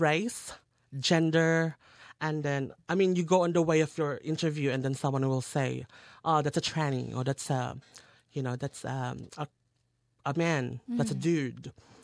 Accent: Philippines; accent: Filipino; And because my Filipino accent was very strong.

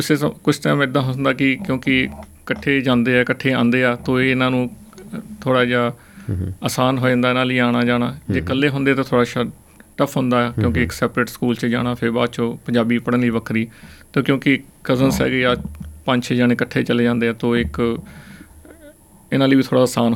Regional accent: Hoshiarpur, Punjab, India; moved away; also born or lived in Kuwait; ਅਸੀਂ ਪੰਜਾਬ ਤੋਂ ਹੁਸ਼ਿਆਰਪੁਰ 'ਚੋਂ ਹੈਗੇ ਹਾਂ, ਬੇਸਿਕਲੀ ਲੋਕ ਹੁਸ਼ਿਆਰਪੁਰ ਸਿਟੀ 'ਚ ਰਹਿੰਦੇ ਹਾਂ ਅਸੀਂ। ਉਸ ਤੋਂ ਬਾਅਦ ਅਸੀਂ 2004-06 ਕੁਵੈਤ ਮਿਡਲ ਈਸਟ 'ਚ ਮਾਈਗ੍ਰੇਟ ਕਰ ਗਏ ਸੀਗੇ, ਅਤੇ ਕੁਛ 10 ਸਾਲ ਦਾ ਸਮਾਂ ਅਸੀਂ ਉੱਥੇ ਸਪੈਂਡ ਕੀਤਾ ਆ।

